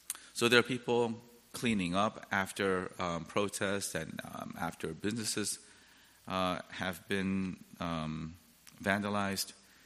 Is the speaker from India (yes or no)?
no; South Korea; when I think about those early missionaries in my home country of Korea